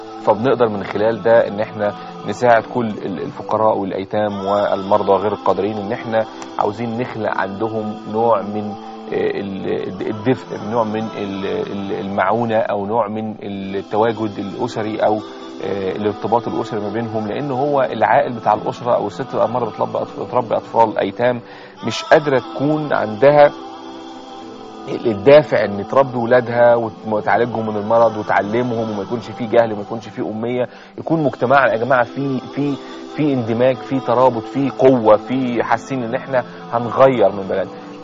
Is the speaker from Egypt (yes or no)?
yes; Egypt; احنا فعلا عندنا في مصر اكتر من 26,000 جمعيه